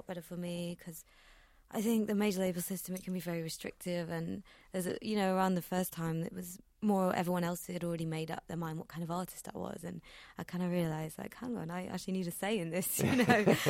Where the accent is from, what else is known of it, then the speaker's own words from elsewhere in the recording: England, United Kingdom; is about when I was a teenager and constantly trying to escape my hometown in the north of England and spent a lot of night driving to gigs on these deserted dark motorways.